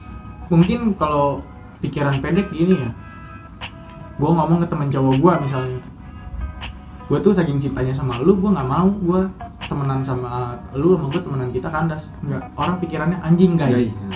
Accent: Bogor, West Java, Indonesia; Apalagi kita kasih tau kalau kita orang Bogor.

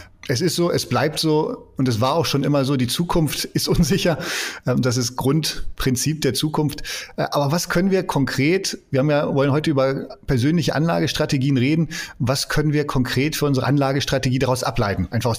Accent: Northern Germany, Germany; Genau, ich bin zwar hier als Norddeutscher, ne, in der Nähe eines großen Automobilkonzerns

